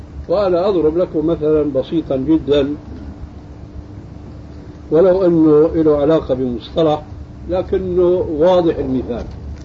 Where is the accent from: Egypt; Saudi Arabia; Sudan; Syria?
Syria; عندنا في سوريا